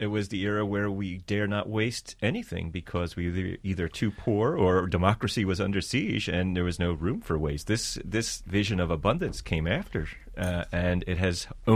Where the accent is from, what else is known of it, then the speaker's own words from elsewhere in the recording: Philadelphia, Pennsylvania, United States; I grew up in Philadelphia.